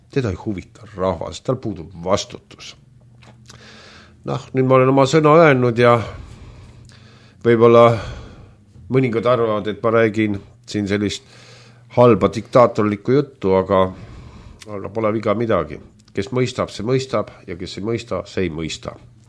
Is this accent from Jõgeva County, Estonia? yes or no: no; Vormsi, Lääne County, Estonia; Vormsi vallavalitsusest. Noh, ma olen ise sealt pärit ja sinna panti ka pukki meil, uus vallavanem.